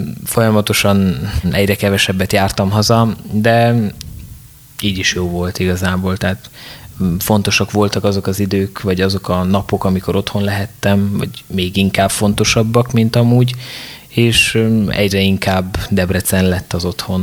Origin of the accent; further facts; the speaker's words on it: Batyu, Zakarpattia Oblast, Ukraine; also born or lived in Nagyszőlős / Nagybereg; Én nagyszülősön születtem, de igazából azt hiszem 3 hónapos lehettem, mikor elköltöztünk, és laktunk Nagyberegen is, meg Bátyúban, de Bátyúban nőttem fel, úgyhogy Bátyút szoktam mondani.